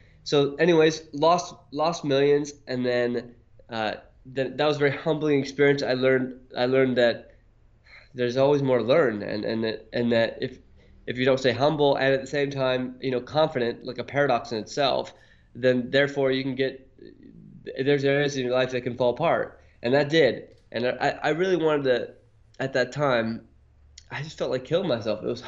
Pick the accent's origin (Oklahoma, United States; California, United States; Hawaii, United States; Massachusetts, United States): Hawaii, United States; Honolulu; my background is I grew up in Honolulu, Hawaii, and my father was an entrepreneur